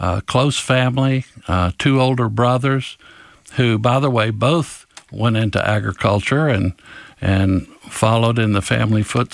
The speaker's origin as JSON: {"language": "English", "region": "Florida", "country": "United States", "tie": "born or raised there", "said": "I grew up in the last house before Everglades National Park, and I grew up in Paradise. My dad was a tomato farmer and farmed tomatoes down that way."}